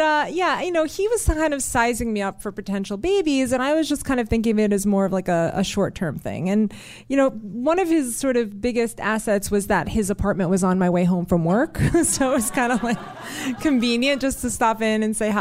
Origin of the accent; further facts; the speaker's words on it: New York, United States; And, you know, I grew up in New York and I had actually just had gotten back from Europe